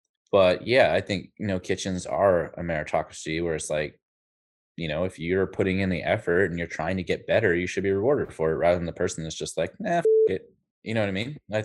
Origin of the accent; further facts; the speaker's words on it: Portland, Oregon, United States; I'm a unicorn, dude. I'm born and raised. Like, I don't know how many chefs can say they're born and raised in Portland that are actually in Portland right now.